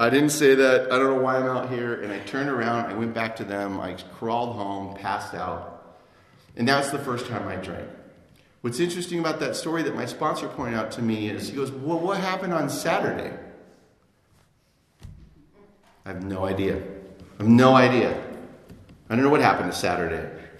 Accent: Santa Monica, California, United States; I grew up in Santa Monica.

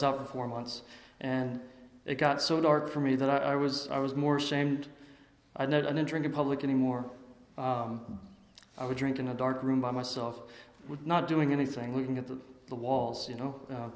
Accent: the South, United States; I come from a religious background. I'm from the South. My family was raised a Methodist

